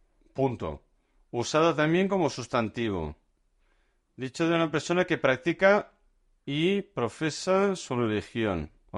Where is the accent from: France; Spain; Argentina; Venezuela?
Spain; el 10% somos españoles